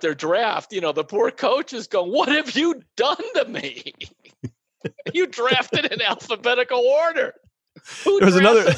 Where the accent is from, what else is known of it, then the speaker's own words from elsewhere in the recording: Midwest, United States; But I just thought, maybe because I'm from the Midwest, but I just thought it was so cool.